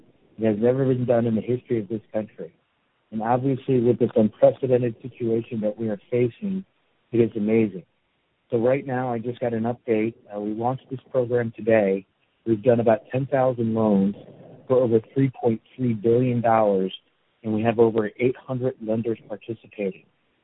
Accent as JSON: {"language": "English", "region": "New York", "country": "United States", "said": "I'm originally from New York. I'm from a large Catholic family."}